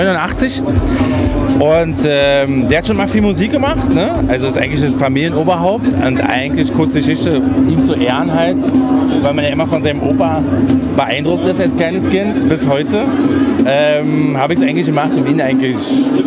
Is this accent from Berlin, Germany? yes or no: yes; Berlin, Germany; Ich bin auf der Ostseite geboren, bevor die Mauer aufgegangen ist sozusagen. Also ich kenne sogar noch den Ostteil, habe ihn sogar miterlebt so.